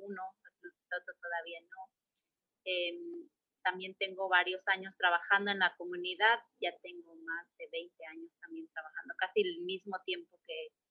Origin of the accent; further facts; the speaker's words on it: San Francisco del Río, State of Mexico, Mexico; now in Minnesota, United States; también soy originaria de México, soy del Estado de México, de un pueblo que se llama San Francisco del Río, el municipio es Ixtlahuaca. Es una comunidad de indígenas y esa comunidad se habla Mazahua. Tengo más de 25 años viviendo acá en Minnesota.